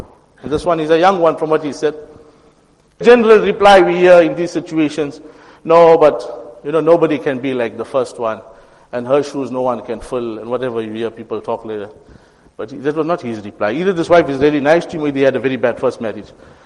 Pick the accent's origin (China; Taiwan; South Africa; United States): South Africa; Phoenix, KwaZulu-Natal; And brothers, make maaf, I come from Phoenix.